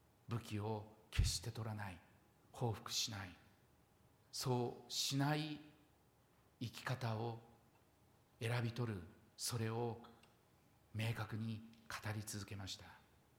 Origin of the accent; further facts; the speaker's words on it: Fukuoka, Japan; 福岡市、私の出身地でもあるんですが、